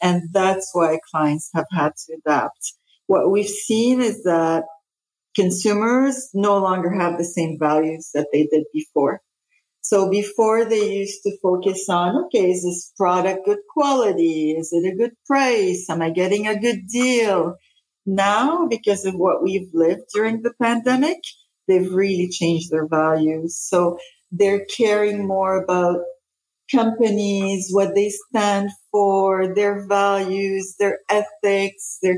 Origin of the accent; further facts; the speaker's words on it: Quebec, Canada; also born or lived in Lebanon / Denmark / Spain; So I'm Lebanese originally. I was born in Lebanon. So when the war started in Lebanon, we actually moved many places. We moved to Denmark first and then Spain and then ended up in Canada and haven't left here since I was 13. So proud Canadian, grew up here in school